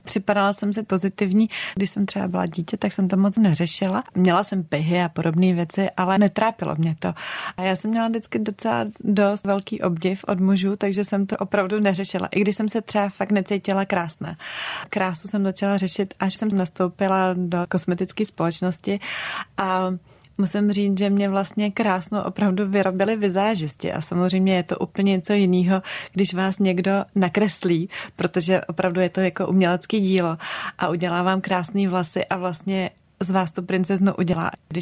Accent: Prague, Czechia; born there; já jsem se narodila v Praze, ale jezdila jsem celou dobu do Velkých Bílovic za babičkou na Moravu

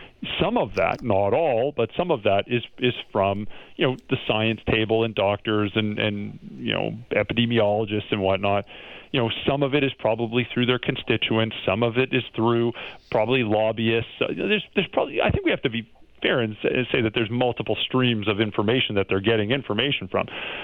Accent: Alberta, Canada; You know, I'm from Alberta originally, and like the May 2 4 long weekend, everyone goes camping

